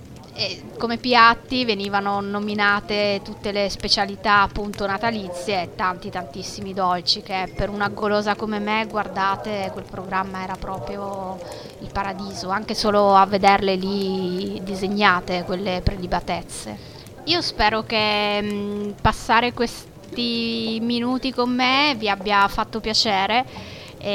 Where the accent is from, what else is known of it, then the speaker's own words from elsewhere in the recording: Sicily, Italy; born there; now in Trieste, Italy; anche se abito a Trieste da più di 35 anni ormai, io sono nata in Sicilia e mantengo vive queste mie radici, queste mie tradizioni